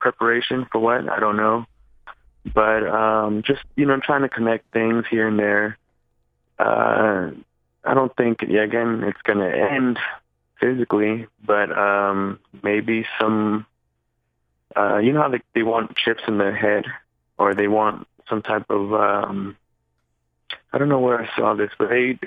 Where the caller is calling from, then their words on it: Pennsylvania, United States; I'm calling from PA.